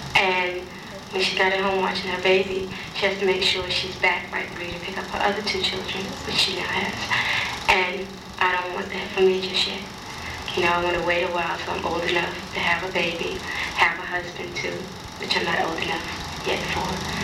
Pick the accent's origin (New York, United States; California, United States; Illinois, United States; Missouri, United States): New York, United States; Bronx; also born or lived in Manhattan; I was born in the South Bronx. I lived there until I was about 12, and I moved up, and then I moved from there again. I moved around a lot, you know, between the Bronx and Manhattan.